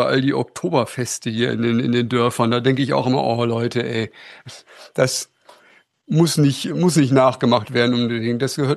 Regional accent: Germany; was ich auch von meinem Heimatort im Harz in Erinnerung habe.

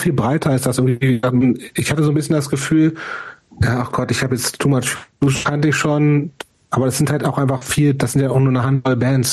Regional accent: West Germany, Germany; Und klar, als Wessi geht man erstmal zu … weil das halt die Band ist, die man halt kennt, so, ne?

